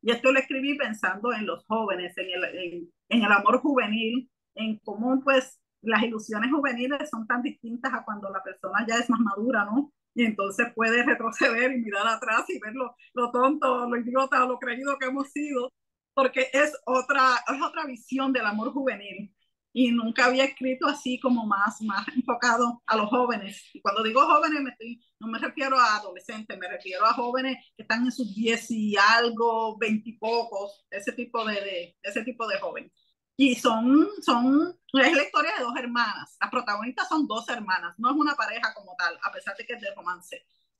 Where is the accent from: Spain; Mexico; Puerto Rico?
Puerto Rico; Rincón; Y soy de Puerto Rico, de Rincón, Puerto Rico